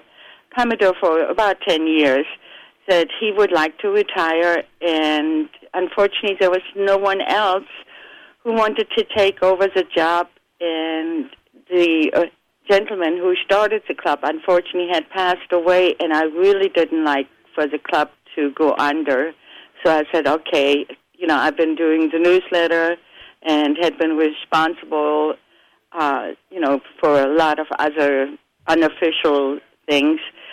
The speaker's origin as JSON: {"language": "English", "country": "Belgium", "moved": "yes", "lives_now": "St. Louis, United States", "said": "I'm originally from Belgium and have lived all over the world."}